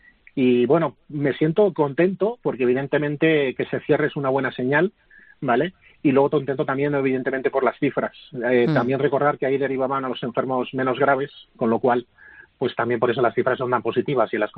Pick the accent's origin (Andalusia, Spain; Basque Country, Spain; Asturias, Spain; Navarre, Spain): Navarre, Spain; Pamplona; now in Madrid, Spain; Yo soy de Pamplona, pero llevo 24 años en esta maravillosa ciudad.